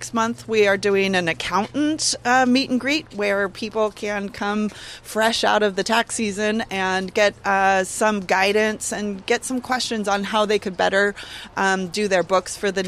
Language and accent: English; Idaho, United States; now in Alaska, United States; I'm not a native Alaskan. I was born and raised in Idaho. I came up here almost 20 years ago, fell in love with the place, moved up here with a dog and a suitcase